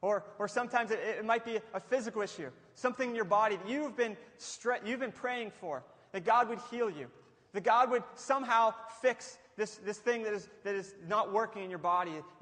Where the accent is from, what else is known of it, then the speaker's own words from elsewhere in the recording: Latrobe, Pennsylvania, United States; I grew up in Derry. I did not live in Derry. I lived in Latrobe, so I did not grow up in a farm or near a farm.